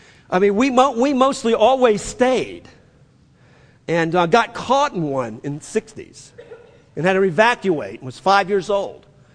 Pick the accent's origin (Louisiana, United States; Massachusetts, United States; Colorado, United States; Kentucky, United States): Louisiana, United States; New Orleans; In growing up in New Orleans, it was the hurricane season that we always paid a close attention to.